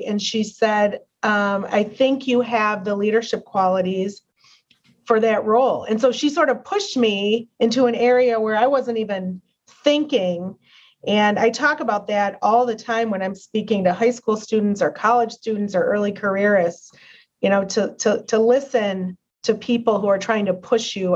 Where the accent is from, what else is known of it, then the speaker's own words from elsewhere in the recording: Farmington Hills, Michigan, United States; I grew up in Farmington Hills, Michigan. It was my parents and my brother